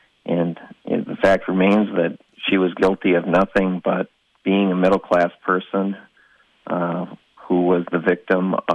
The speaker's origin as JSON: {"language": "English", "town": "St. Paul", "region": "Minnesota", "country": "United States", "tie": "born or raised there", "also_born_or_lived": "Iron Range", "said": "Well, I'm a fifth generation Minnesota. I love our state. I was born on the Iron Range, and I grew up on Rice Street on the east side of St. Paul."}